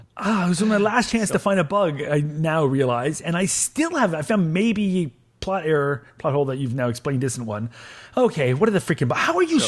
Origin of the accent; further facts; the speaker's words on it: Canada; As a Canadian, I can appreciate like a horrible snowstorm that makes you want to die.